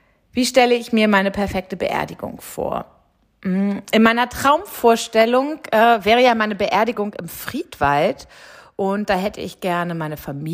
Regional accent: Hamburg, Germany; Ich bin Hamburgerin. Ich bin schlechtes Wetter gewohnt.

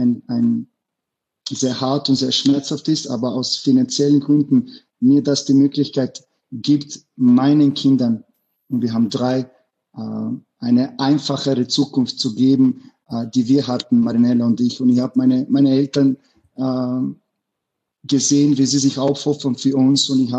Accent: Innsbruck, Tyrol, Austria; Ich bin aufgewachsen in Innsbruck. Ich habe das ja mehrmals erwähnt. Ich kam in als Flüchtlinge und die erste Wohnung war in der Kirchentalgasse und es war eine Kakerlakenwohnung.

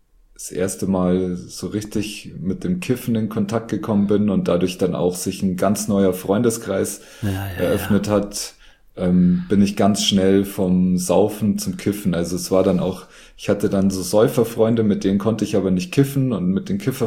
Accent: Bavaria, Germany; accent: Lower Bavarian; von meinem niederbayerischen Dialekt

